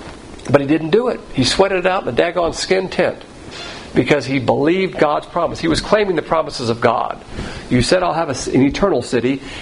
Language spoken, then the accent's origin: English; the South, United States; And I use language of accommodation because as a Southerner, we call it plantations.